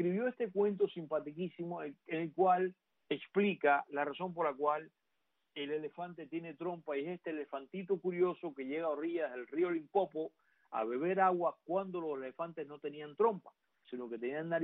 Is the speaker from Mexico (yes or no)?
no; Cuba; yo vi Fantasía de niño en Cuba